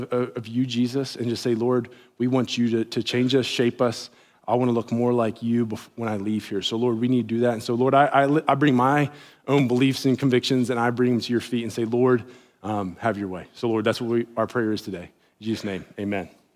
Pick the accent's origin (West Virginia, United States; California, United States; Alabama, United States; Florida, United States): West Virginia, United States; accent: West Virginia; I won't talk too fast, because I know when I do, then my West Virginia accent comes out even faster, and I'll lose everybody.